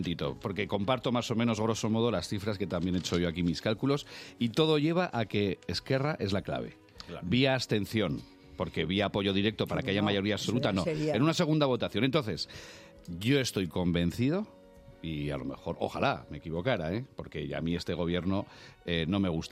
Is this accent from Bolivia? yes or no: no; Spain; yo estoy muy preocupado, como muchísimos españoles